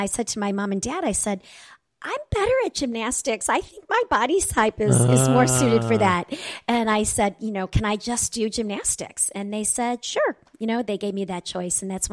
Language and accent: English; Munster, Indiana, United States; born there; I was born in Munster, Indiana, which is Northwest Indiana. Really kind of a suburb of Chicago.